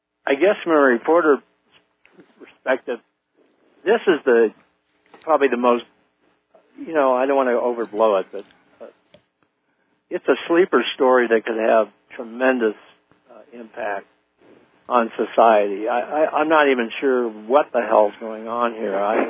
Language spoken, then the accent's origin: English; San Diego, California, United States; I grew up in San Diego in the 40s and early 50s, and I had George Adamski coming down to Palomar.